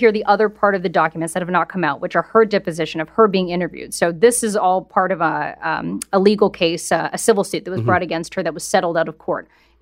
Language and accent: English; Niagara, Ontario, Canada; I grew up in Niagara, and I would disagree.